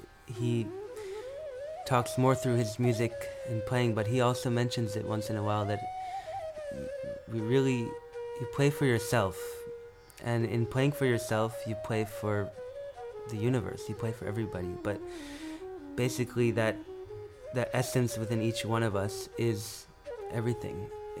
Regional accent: United States; yeah, I mean, I grew up in this country, in America, and I grew up exposed to a lot of different kinds of music.

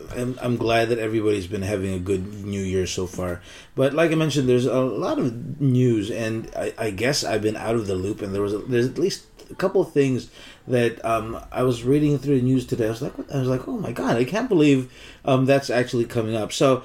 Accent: Philippines; It's been since last year, since we got to mention that we're from the Philippines.

